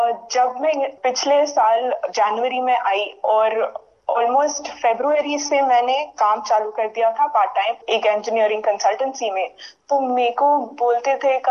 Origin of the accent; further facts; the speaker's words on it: Mumbai, Maharashtra, India; now in Sydney, Australia; और मैं मुंबई से हूँ। 2 साल हुए हैं मेरे को ऑस्ट्रेलिया में, सिडनी में